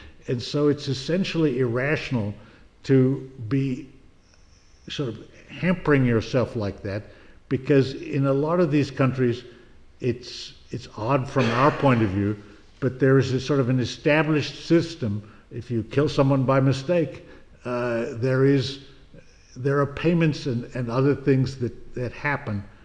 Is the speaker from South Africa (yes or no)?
yes; South Africa; Now, I am originally from South Africa